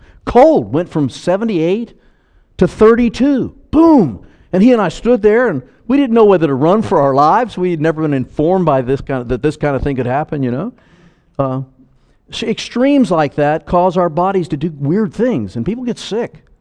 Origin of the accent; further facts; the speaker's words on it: Jacksonville, Florida, United States; And I remember the day in up in Jacksonville, which is my hometown